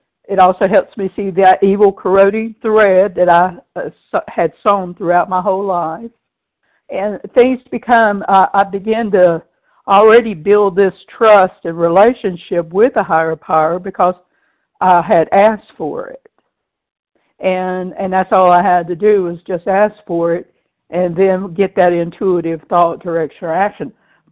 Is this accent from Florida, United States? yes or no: yes; Florida, United States; I am from Florida